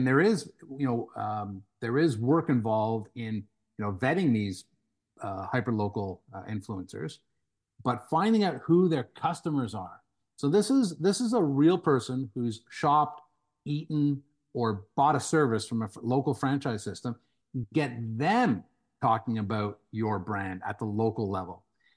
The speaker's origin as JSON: {"language": "English", "town": "Montreal", "region": "Quebec", "country": "Canada", "tie": "born or raised there", "said": "Yeah, it is in Montreal. That's my hometown."}